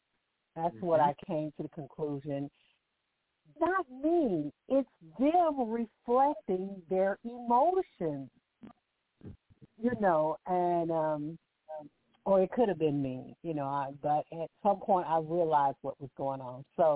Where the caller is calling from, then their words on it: Alabama, United States; I'm calling from Alabama.